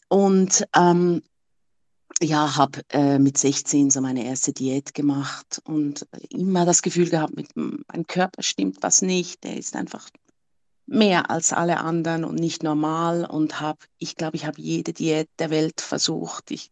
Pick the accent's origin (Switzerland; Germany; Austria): Switzerland; ich bin 54, ich komme aus der Schweiz